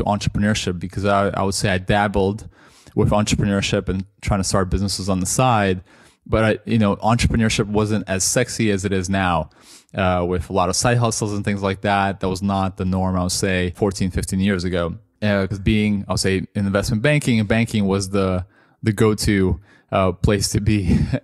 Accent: Toronto, Ontario, Canada; now in London, United Kingdom; I grew up mostly in Canada, and I've been in London now for the last 10 years.

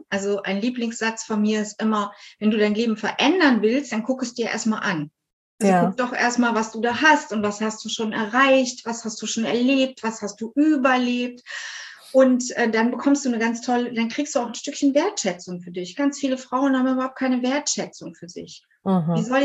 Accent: North Rhine-Westphalia, Germany; Ja, ich bin aus der Nähe von Köln

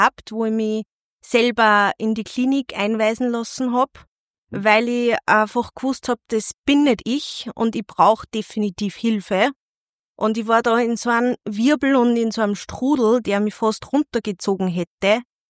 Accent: Perg, Upper Austria, Austria; bin aus Perg, 28, Mentaltrainerin und Podcasterin.

